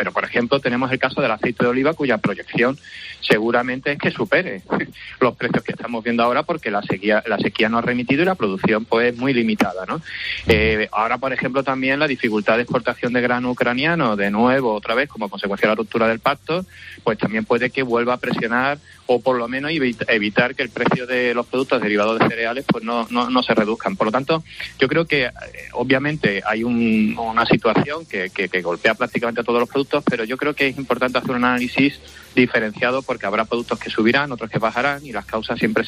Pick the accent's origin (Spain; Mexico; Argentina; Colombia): Spain; Seville, Andalusia; me tomo también mi gazpacho y mi salmorejo, que como buen sevillano también solemos hacer al estilo cordobés